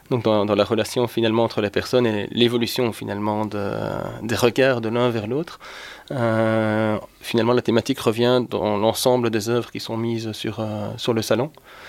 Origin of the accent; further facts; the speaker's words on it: Liège, Wallonia, Belgium; Je suis un liégeois, oui.